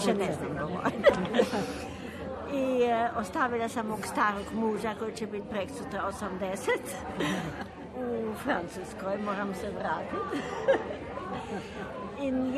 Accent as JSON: {"language": "Bosnian", "region": "London", "country": "United Kingdom", "said": "Ja sam iz Londona."}